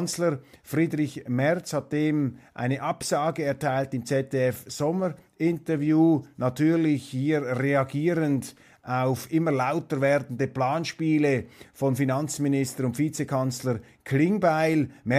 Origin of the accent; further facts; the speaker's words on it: Switzerland; Die haben da ein anderes Verständnis, einen anderen Blick jetzt als ich, als Schweizer, der das von außen betrachtet.